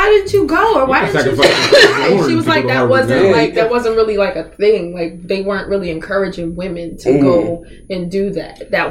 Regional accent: Manchester, North West England, United Kingdom; accent: British; So I quite enjoy my British accent.

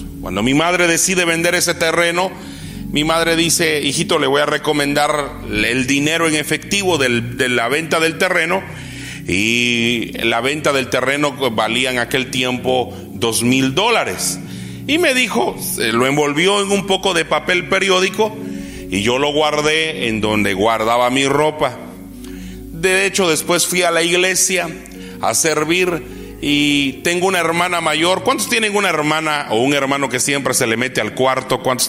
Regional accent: San Marcos, Guatemala; Mis padres son campesinos, venimos de una tierra llamada San Marcos, allá en Guatemala

